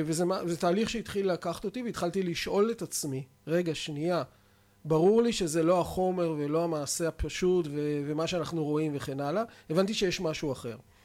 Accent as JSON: {"language": "Hebrew", "town": "Tel Aviv", "region": "Tel Aviv District", "country": "Israel", "tie": "born or raised there", "said": "גדלתי בתל אביב, אני תמיד אומר שגדלתי בשוק לוינסקי"}